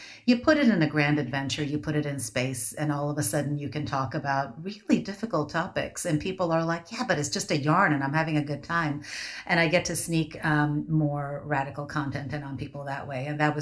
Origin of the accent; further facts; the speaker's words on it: India; moved away; I think I might have attributed it to being Indian, because I feel like Indian people have like a really specific, like if you look at the Ramayana, there was a spaceship.